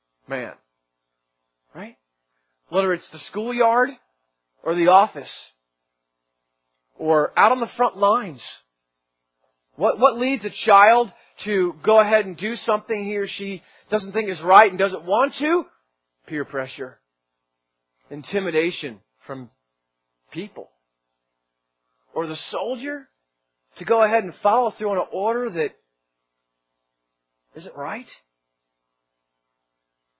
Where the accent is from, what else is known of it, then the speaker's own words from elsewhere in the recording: Northeast, United States; I'm from the Northeast, so you had the Italians and the Irish, right?